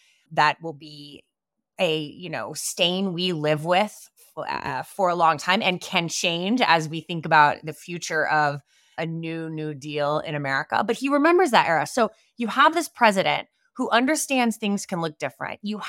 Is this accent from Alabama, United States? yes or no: no; Kansas, United States; I grew up in Kansas, daughter of a preacher, a high school debater